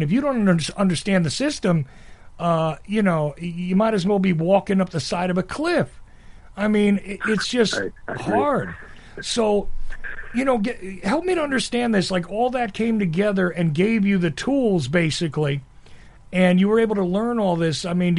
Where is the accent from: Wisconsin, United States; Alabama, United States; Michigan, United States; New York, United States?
New York, United States; also born or lived in New Jersey; now in Macon, United States; because I'm from New York and New Jersey. I know I'm sitting in Macon, Georgia today, but I'm from that area.